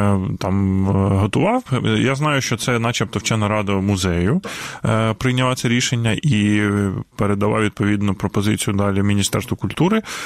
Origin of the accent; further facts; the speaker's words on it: Kyiv, Ukraine; От, я киянин, да? Я виріс в родині, де теж її ніхто не любив.